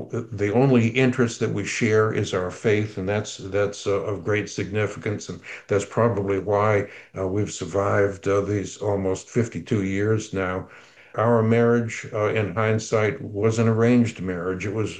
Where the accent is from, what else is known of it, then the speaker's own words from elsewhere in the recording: Maine, United States; I grew up in Maine. I was educated primarily in Maine.